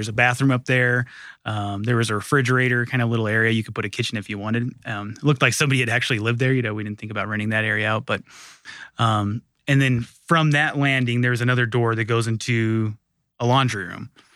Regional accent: Denver, Colorado, United States; So I grew up in North Denver, which near Tennyson Street, which is the Highlands now, you know, as you know, one of the hottest areas in town.

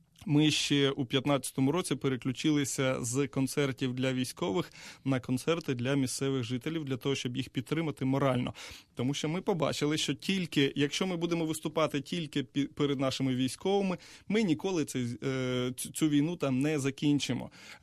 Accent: Poltava, Poltava Oblast, Ukraine; Насправді, я її з дитинства співаю. Я сам з Полтави

